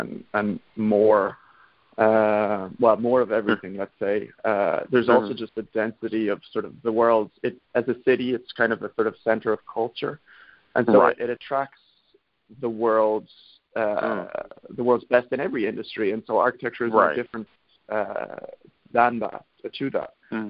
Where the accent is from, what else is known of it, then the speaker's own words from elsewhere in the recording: Ireland; I'm from Ireland, so I grew up in Ireland, and I studied architecture in Ireland.